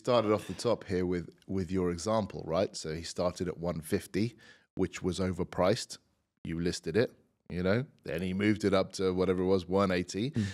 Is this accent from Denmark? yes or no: no; United Kingdom; but that's probably being British.